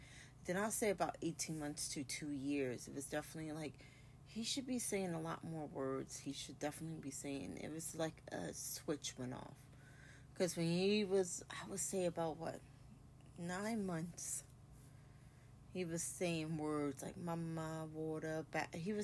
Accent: New Jersey, United States; I am from Jersey, the Jersey Shore to be specific.

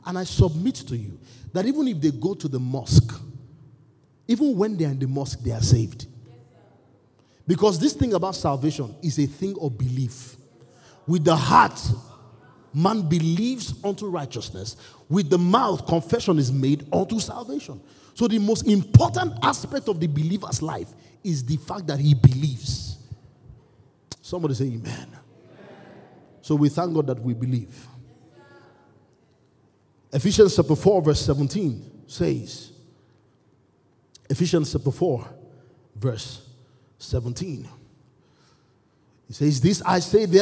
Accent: Kano, Nigeria; born there; Now, I was born in Kano. My parents are in Kano.

